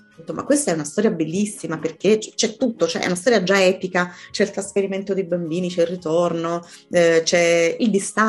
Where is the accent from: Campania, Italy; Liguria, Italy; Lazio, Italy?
Campania, Italy; Naples; Io sono napoletana, vivo a Napoli